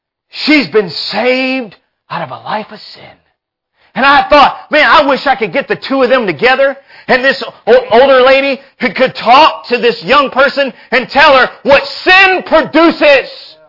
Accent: Texas, United States; I was born and raised in West Texas. When I came here, I was claustrophobic. I grew up on a ranch.

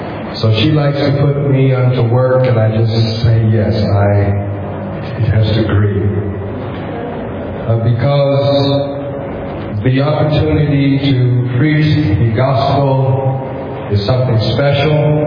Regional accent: California, United States; moved away as an adult; now in Nigeria; I'm from the U.S. I'm from California.

